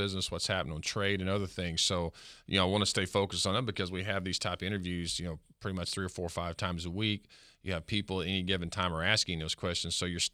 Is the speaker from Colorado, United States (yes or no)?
no; Arkansas, United States; I grew up in Arkansas.